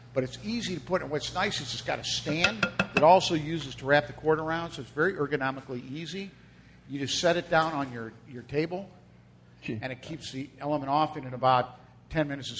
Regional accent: Midwest, United States; Growing up in the Midwest, that was a Midwest thing, man.

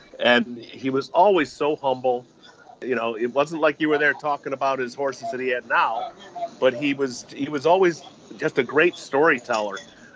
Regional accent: Rochester, New York, United States; And he's from Rochester, New York, my hometown.

